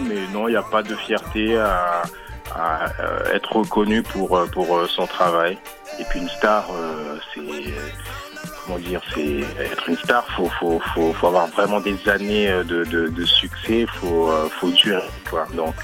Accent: Suriname; also born or lived in French Guiana; moi je suis né en Guyane et je suis originaire du Suriname, en Amérique du Sud, juste à côté du Brésil.

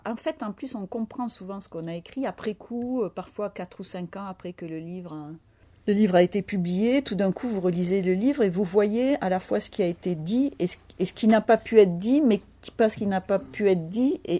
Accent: Montpellier, Occitanie, France; also born or lived in Aveyron; now in Paris, France; Moi, je suis née dans l'Aveyron, dans un petit village. Ensuite, j'ai vécu à Montpellier et quand j'avais 15 ans, ma seule ambition, c'était d'aller vivre à Paris

